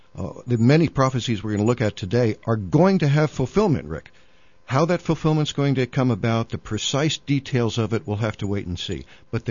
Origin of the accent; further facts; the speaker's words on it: Allentown, Pennsylvania, United States; Well, I'm from Allentown, Pennsylvania, where I've lived for many years up in that area.